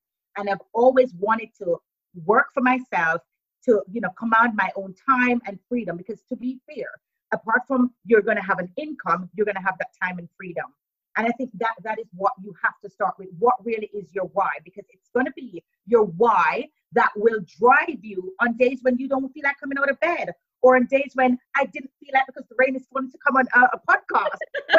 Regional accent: Jamaica; also born or lived in United States; now in United Kingdom; Born in Jamaica, but I lived in the States. And then I came to the UK about 12 years ago.

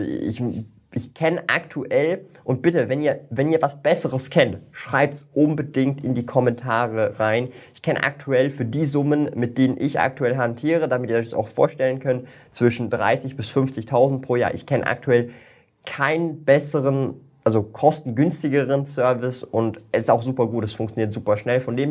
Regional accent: Switzerland; um halt Fremdwährungen zu erhalten als Schweizer

